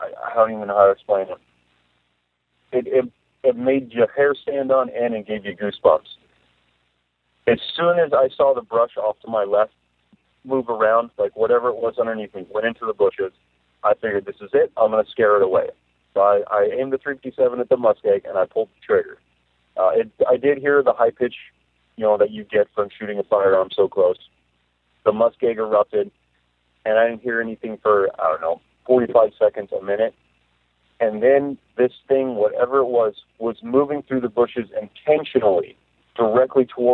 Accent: Petersburg, Alaska, United States; I'm from Petersburg, Alaska. That's where I was born and raised.

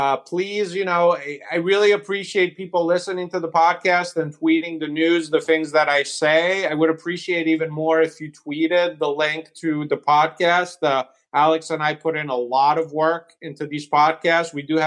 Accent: Italy; I was a goalkeeper growing up in Italy

